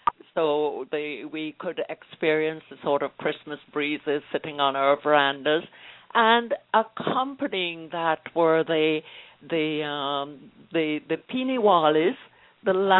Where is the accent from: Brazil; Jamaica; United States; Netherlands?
Jamaica; Savanna-la-Mar, Westmoreland; And some of it is completely alien to me because I am a country girl. I'm not a city girl. I was brought up near Savlemar, but lived outside of town.